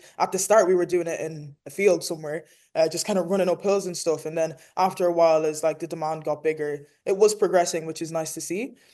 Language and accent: English; Enniscorthy, Leinster, Ireland; because I'm from Enniscorthy in Wexford, which is even smaller.